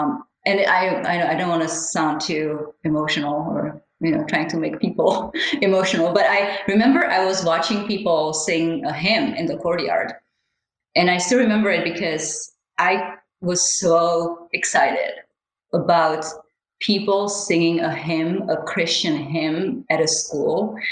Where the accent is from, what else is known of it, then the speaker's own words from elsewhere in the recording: Czechia; She was from the American side. I was from the Czech side.